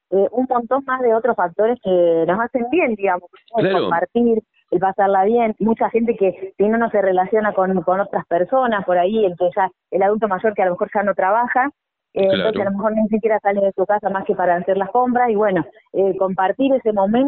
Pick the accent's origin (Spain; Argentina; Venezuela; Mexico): Argentina; Casilda, Santa Fe; yo soy de Santa Fe, por ejemplo, y en mi ciudad, que es Casilda, no tenemos talleres culturales barriales gratuitos